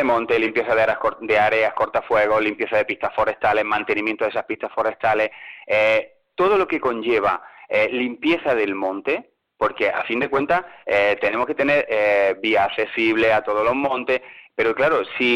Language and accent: Spanish; Granada, Andalusia, Spain; aquí yo soy de Granada.